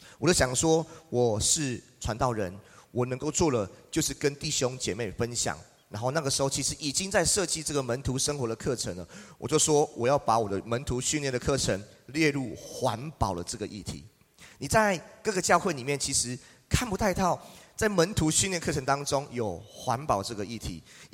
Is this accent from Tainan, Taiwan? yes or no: yes; Tainan, Taiwan; now in Pingtung, Taiwan; 台南是我的家乡，屏东是我现在所居住的地方，